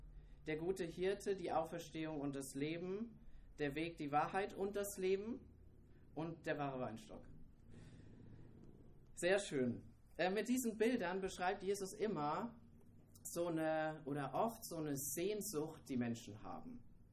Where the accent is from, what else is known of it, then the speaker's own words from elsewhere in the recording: Erlangen, Bavaria, Germany; Sophie, meine Frau, ist auch dabei. Wir kommen aus Erlangen, also bei Nürnberg liegt das, und gehen in die Christengemeinde in Herzogenaurach.